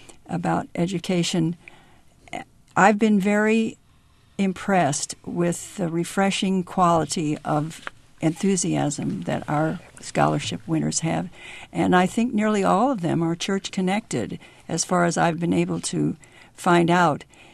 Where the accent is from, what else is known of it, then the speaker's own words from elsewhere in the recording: East St. Louis, Illinois, United States; I grew up in East St. Louis, mm-hmm. Illinois, and I attended Catholic parochial schools.